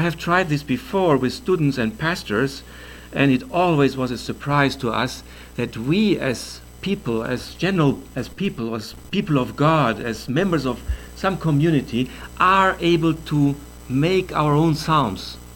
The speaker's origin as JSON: {"language": "English", "country": "Germany", "second_language": "English", "said": "from Germany"}